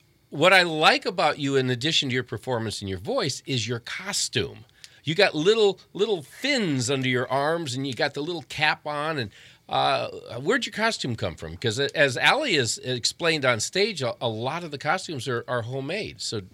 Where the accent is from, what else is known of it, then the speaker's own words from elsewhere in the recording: Hobart, Indiana, United States; Oh, my hometown, yeah.